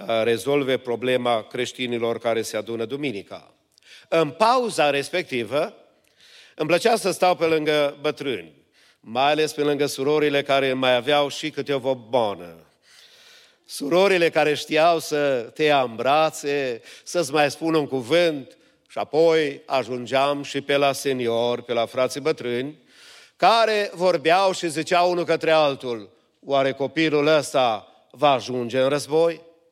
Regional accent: Romania; Îmi amintesc când am crescut în România, într-un context a comunismului

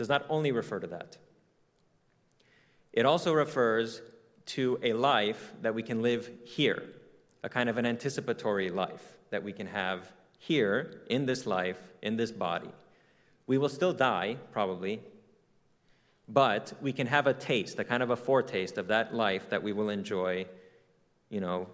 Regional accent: United States; born there; the fact that I was born in America, the fact that I speak two languages

